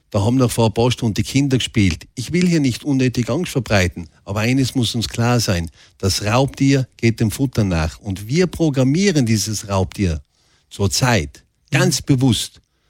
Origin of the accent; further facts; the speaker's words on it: Tyrol, Austria; Auch wir, zum Beispiel bei mir daheim im hinteren Ötztal